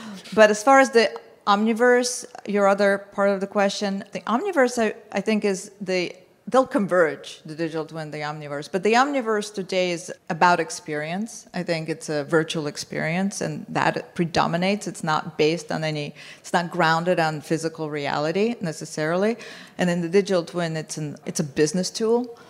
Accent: Boston, Massachusetts, United States; I'm from Boston, so

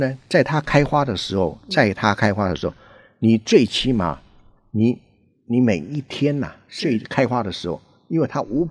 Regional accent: Taiwan; accent: Taiwanese; 我们台湾话叫反种

